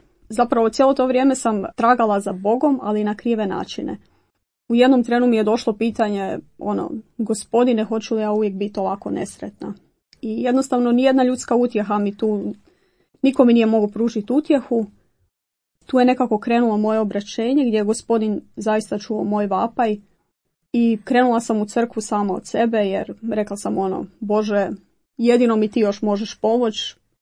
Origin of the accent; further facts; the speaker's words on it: Zagreb, City of Zagreb, Croatia; dolazim iz Zagreba, radim u bolnici